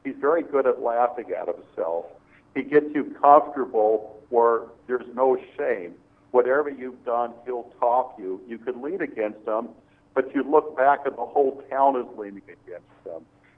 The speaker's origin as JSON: {"language": "English", "town": "Seattle", "region": "Washington", "country": "United States", "said": "Well, I'm from Beacon Hill, Seattle, and a lot of my friends were non-white."}